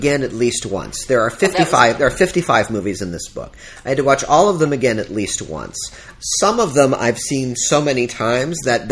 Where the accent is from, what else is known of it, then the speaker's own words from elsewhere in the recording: Ann Arbor, Michigan, United States; Yeah, I mean, growing up in Ann Arbor, Michigan, the most obvious example is my beloved University of Michigan football team.